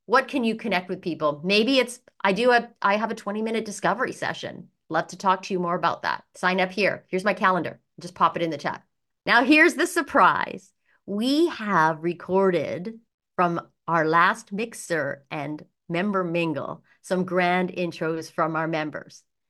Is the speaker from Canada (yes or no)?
yes; Vancouver, British Columbia, Canada; from Vancouver.